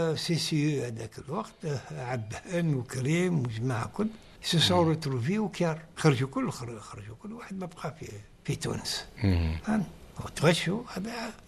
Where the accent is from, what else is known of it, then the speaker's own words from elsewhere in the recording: Algeria; وحنا عندنا جزائريين يخدموا في الصحافة تاع التوانسة